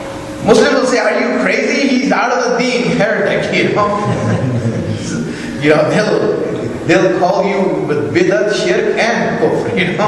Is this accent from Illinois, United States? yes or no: yes; Chicago, Illinois, United States; I come from Chicago, we have a lot of tall buildings there, right?